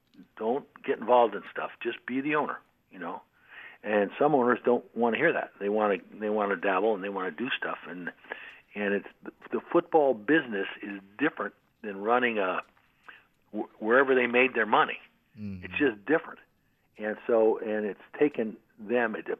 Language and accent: English; San Francisco, California, United States; that's where I grew up. And I grew up in San Francisco.